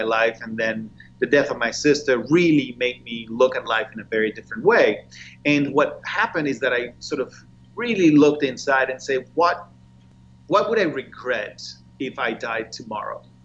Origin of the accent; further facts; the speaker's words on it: Barcelona, Catalonia, Spain; I actually was born and raised in Barcelona, but my family is from Argentina.